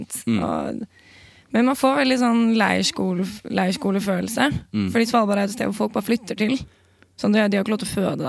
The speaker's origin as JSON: {"language": "Norwegian", "region": "Oslo", "country": "Norway", "said": "Jeg er fra Oslo."}